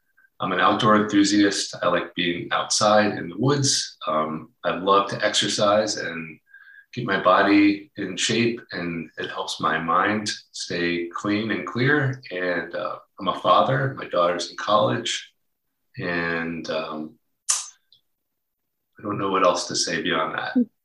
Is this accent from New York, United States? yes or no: yes; New York, United States; also born or lived in Seattle; So I grew up in New York. I was raised in just north of New York City.